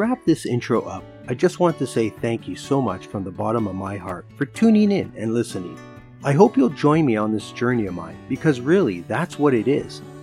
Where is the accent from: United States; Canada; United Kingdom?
Canada; Toronto, Ontario; born there; I was born in Toronto, Ontario, Canada. I'm the second of three siblings, raised by immigrant parents.